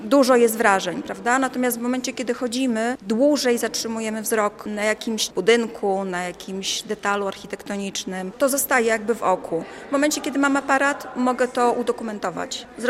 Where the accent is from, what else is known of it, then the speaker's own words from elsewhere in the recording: Białystok, Podlaskie Voivodeship, Poland; jestem z Białegostoku, jestem białostoczanką